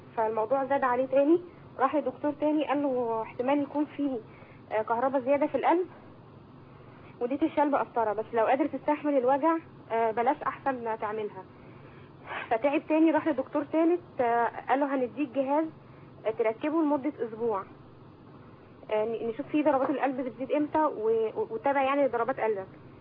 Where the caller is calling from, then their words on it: Helwan, Cairo Governorate, Egypt; من حلوان.